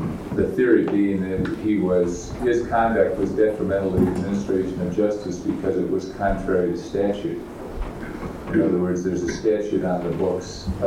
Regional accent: Minneapolis, Minnesota, United States; Well, just to complete the stereotype, I'm from Minneapolis, Minnesota.

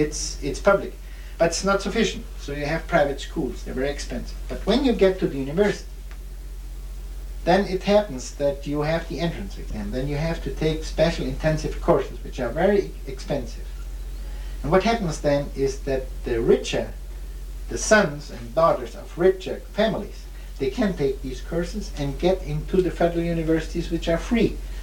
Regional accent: Ijuí, Rio Grande do Sul, Brazil; born there; English is a second language; I was born in Ixhuí, a small town interior of Riganzul.

